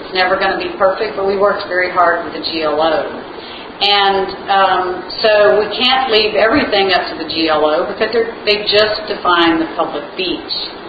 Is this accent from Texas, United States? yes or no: yes; Corpus Christi, Texas, United States; now in Galveston, United States; and that's why we live in Galveston. And I grew up in Corpus Christi, where I went to Port Aransas, and I've seen the morphology of the Texas Gulf Coast